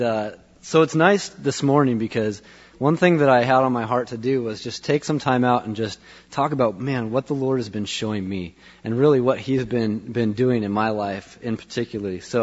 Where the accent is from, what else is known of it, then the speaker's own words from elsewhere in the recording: Beaverton, Oregon, United States; And we grew up in Beaverton.